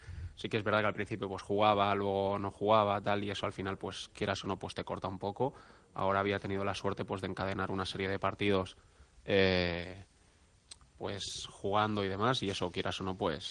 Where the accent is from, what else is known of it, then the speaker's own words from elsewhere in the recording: Barcelona, Catalonia, Spain; Bueno, al final yo soy de Barcelona, tal, y qué mejor sitio